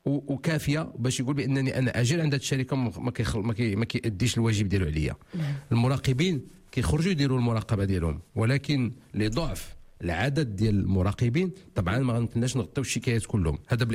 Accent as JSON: {"language": "Arabic", "country": "Morocco", "said": "هذا مشكل عويس عندنا في المغرب"}